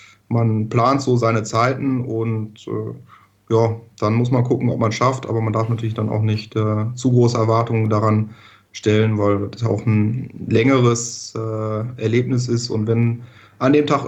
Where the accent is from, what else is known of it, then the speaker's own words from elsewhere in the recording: Düsseldorf, North Rhine-Westphalia, Germany; also born or lived in Hamburg; ich komme aus Düsseldorf